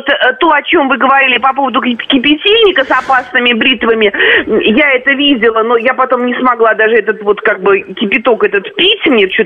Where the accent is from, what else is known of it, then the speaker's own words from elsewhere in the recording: Moscow, Russia; из Москвы.